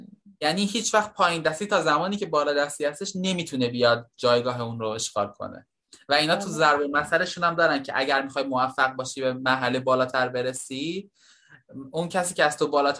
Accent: Tehran, Tehran Province, Iran; من تمام مدت تحصیلم رو تو تهران بودم و خب خودم هم متولد تهران هستم و هیچ وقت سفری به شهر دیگه نداشتم

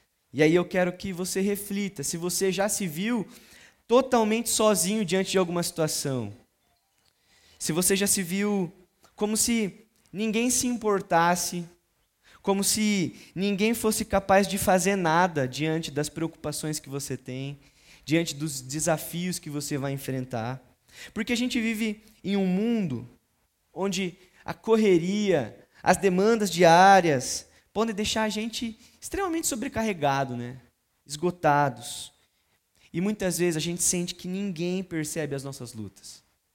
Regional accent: Sorocaba, São Paulo, Brazil; Eu tenho 23 anos, eu sou de Sorocaba, sou do Hub Sorocaba e lidero, pastoreio ali os adolescentes e jovens da nossa comunidade.

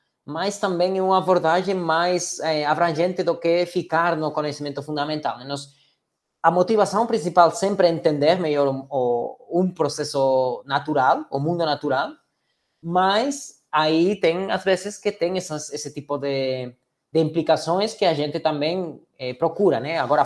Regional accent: Galicia, Spain; Portuguese is a second language; como a gente falou da Espanha, de que eu venho da Galícia

